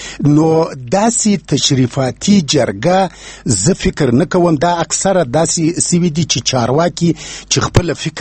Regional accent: Kandahar, Afghanistan; زه اوس وګورئ، زه مثلا د کندهار یم

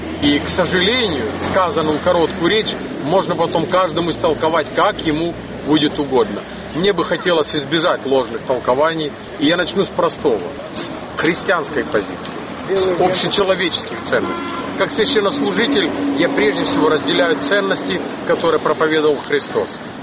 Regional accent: Ukraine; а я украинец.

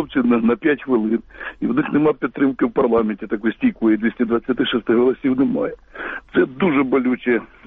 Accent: Kharkiv Oblast, Ukraine; Харківщина.

